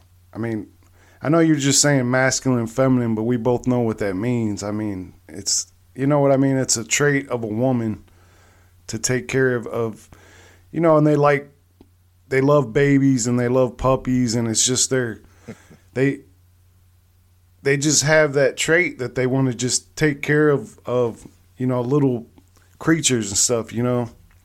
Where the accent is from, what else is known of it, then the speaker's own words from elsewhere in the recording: Long Beach, California, United States; born there; I was born out there because my dad was in the military. I was also in the military, but I was born out there in Long Beach.